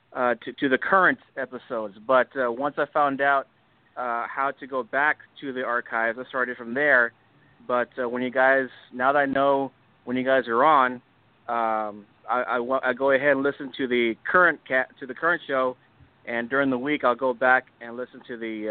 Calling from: Texas, United States; yo vive en Texas.

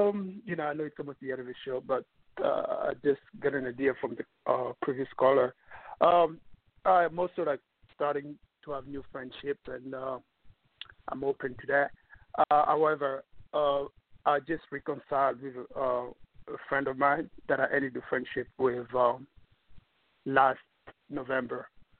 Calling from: New York, United States; from New York.

